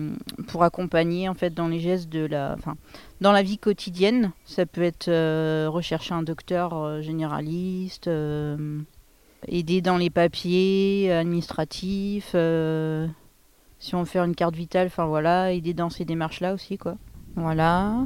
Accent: Pays de la Loire, France; En plus, je venais pas d'ici, je venais du Maine-et-Loire.

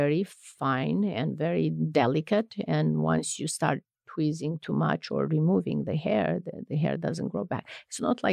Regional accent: Romania; So growing up in Romania

